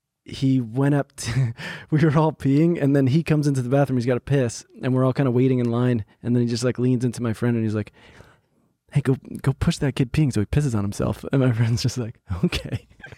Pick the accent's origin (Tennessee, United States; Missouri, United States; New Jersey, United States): New Jersey, United States; Yeah, because I grew up in New Jersey and we had to go to this.